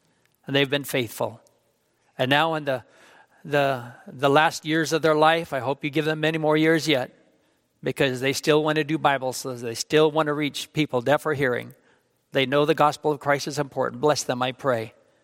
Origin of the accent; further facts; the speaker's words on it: Twin Falls, Idaho, United States; now in Schaumburg, United States; just like I was open from Twin Falls, Idaho, to come to a place, Schaumburg, Illinois. I never heard of that in my life, but I've been here 26 years.